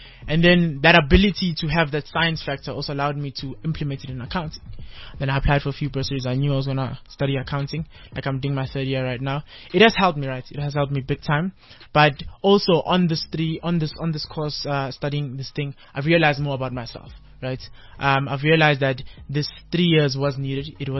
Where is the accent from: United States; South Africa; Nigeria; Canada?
South Africa; Kempton Park, Gauteng; I'm from Nokam Park, right? In the Kempton Park, yeah. I'm 21 years of age.